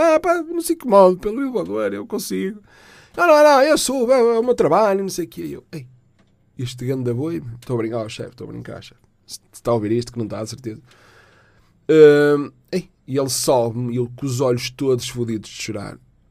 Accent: Portugal; Não. Sou tuga mesmo.

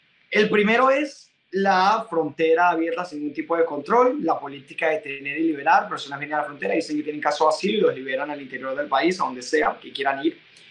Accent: Venezuela; Soy venezolano, no me vayan a decir que soy antivenezolano o racista.

